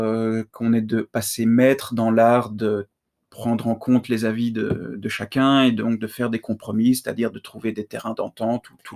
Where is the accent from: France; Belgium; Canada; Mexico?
Belgium; Brussels; accent: Brussels; Alors moi, j'ai un accent de Bruxelles.